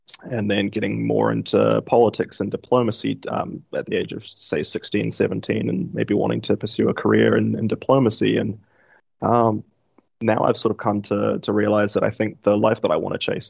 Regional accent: Auckland, New Zealand; now in Dunedin, New Zealand; So I'm Auckland born and raised. I lived there the first 18 years of my life throughout primary school, secondary school, all in the same house in Auckland. Eastern Bays area, Kohimarama, St Heliers.

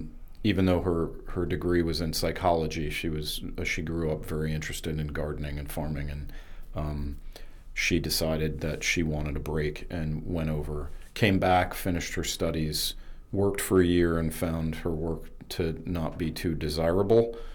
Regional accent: White Sulphur Springs, New York, United States; I'm from the Catskill Mountain region in a little town called White Sulphur Springs, New York, outside of part of Liberty, New York.

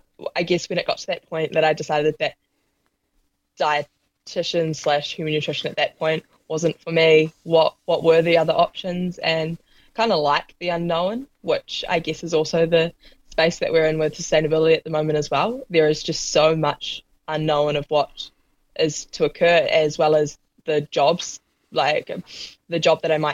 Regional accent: Hawke's Bay, New Zealand; also born or lived in Otago; now in Christchurch, New Zealand; I grew up in Hawke's Bay, so in the North Island, and then moved to Otago for university, and then slowly making my way back north, with Christchurch home for now.

